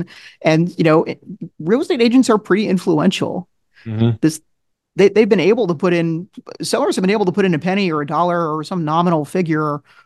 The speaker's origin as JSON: {"language": "English", "town": "Wyckoff", "region": "New Jersey", "country": "United States", "tie": "born or raised there", "said": "let's take an example of my hometown in Wyckoff, New Jersey. So nice kind of like bedroom community of New York City."}